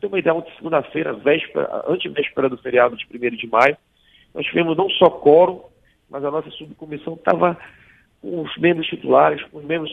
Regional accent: Pará, Brazil; Eu sou deputado de primeiro mandato, venho lá do Pará

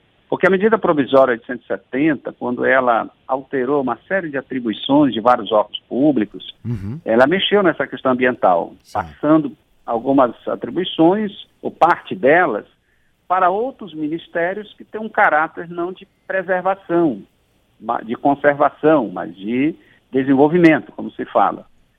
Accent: Amazonas, Brazil; eu sou do Amazonas, então a gente percebe isso

